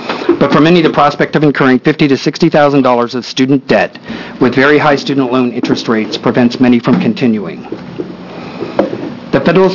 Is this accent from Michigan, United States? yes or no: no; Astoria, Oregon, United States; I'm from Astoria, Oregon.